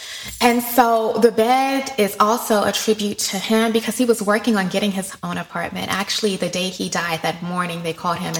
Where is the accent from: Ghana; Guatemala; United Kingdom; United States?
United States; Georgia; I'm originally from Georgia. Every time I went home, I made sure I saw my father.